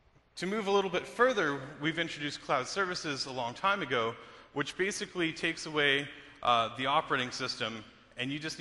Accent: Toronto, Ontario, Canada; now in Redmond, United States; I am from Toronto originally. About 2 months ago, I made the journey down to Redmond.

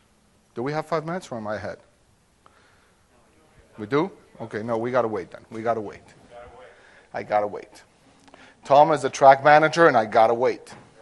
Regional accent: Mexico; English is a second language; I'm from Mexico, so let me translate that into Spanish.

